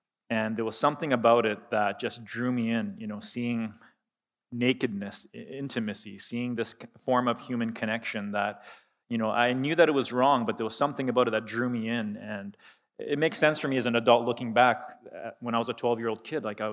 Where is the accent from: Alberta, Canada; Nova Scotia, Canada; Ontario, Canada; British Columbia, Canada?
Alberta, Canada; Calgary; I was born and raised in Calgary